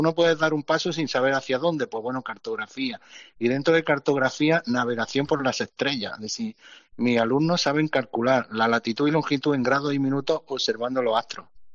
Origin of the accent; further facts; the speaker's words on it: Granada, Andalusia, Spain; el día que llegó la luz en Granada, pues yo soy de Granada, a las 3:00 de la mañana